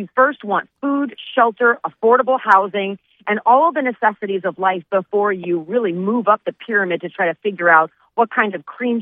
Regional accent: San Diego, California, United States; I'm from San Diego, and that is, you know, a close second.

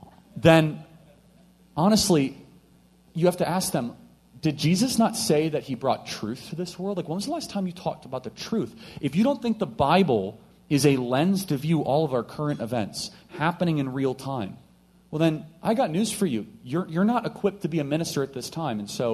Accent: Illinois, United States; Yeah, so I come from Illinois, so I have sympathy on both sides of this because Illinois is very similar to Washington.

